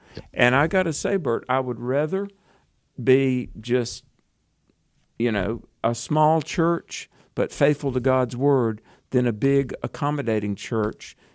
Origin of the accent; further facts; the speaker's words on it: North Carolina, United States; My home state of North Carolina